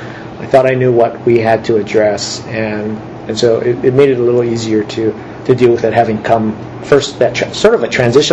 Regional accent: Honolulu, Hawaii, United States; born there; I was born in Honolulu.

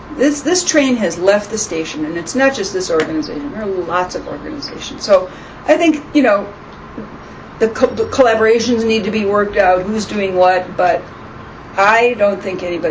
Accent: Hawaii, United States; I call any organization in this country and say, you don't know me. I'm from Hawaii.

